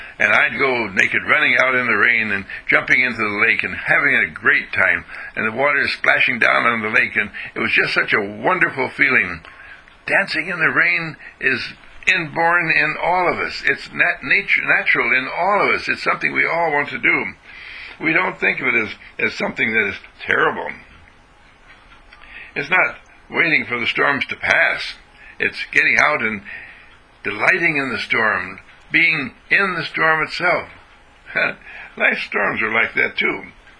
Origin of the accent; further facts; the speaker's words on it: Wauwatosa, Wisconsin, United States; I was brought up in Waltosa, Wisconsin, that's by Milwaukee, and as a little boy, whenever it would rain, I would think to myself, how wonderful